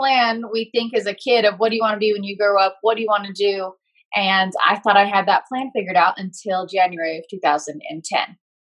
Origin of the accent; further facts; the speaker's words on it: Utah, United States; also born or lived in California; At seven, we moved to Utah from California. And I told my dad I would only move if he bought me a Palomino Barrel horse when we got there.